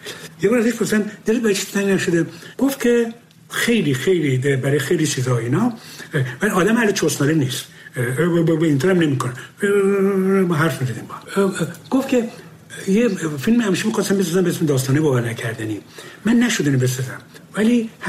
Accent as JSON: {"language": "Persian", "town": "Abadan", "region": "Khuzestan", "country": "Iran", "tie": "born or raised there", "said": "من بچه آبادانم، آبادان نزدیک تیاران و ایاران اینا بر بیرون بود."}